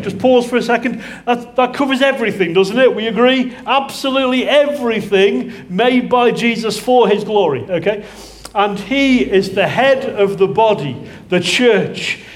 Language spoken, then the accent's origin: English; United Kingdom; I speak as a British person to myself